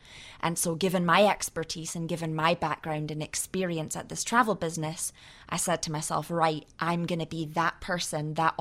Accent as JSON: {"language": "English", "town": "Edinburgh", "region": "Scotland", "country": "United Kingdom", "moved": "as an adult", "lives_now": "Chicago, United States", "said": "I'm from Edinburgh, Scotland. Yep. And I moved to Chicago 10 years ago. In fact, 10 years ago this month."}